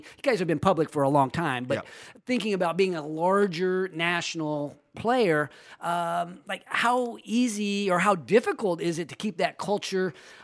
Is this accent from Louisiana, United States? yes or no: no; Roseville, California, United States; When I was a kid growing up, I grew up in Roseville. My dad had a TV shop on Vernon Street right across the street from the Roseville Telephone Company.